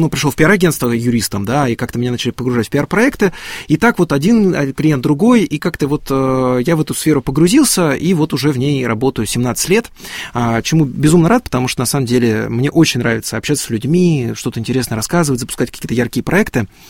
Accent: Tver, Tver Oblast, Russia; Ну, мы родом из с Твери

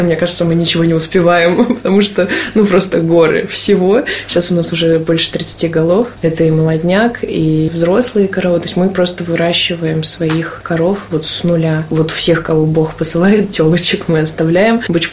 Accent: Moscow, Russia; Я сама из Москвы.

